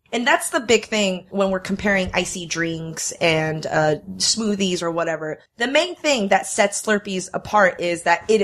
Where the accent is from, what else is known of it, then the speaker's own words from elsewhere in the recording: Taiwan; I grew up in Taiwan, but I'm sure we all shared the same childhood experience of drinking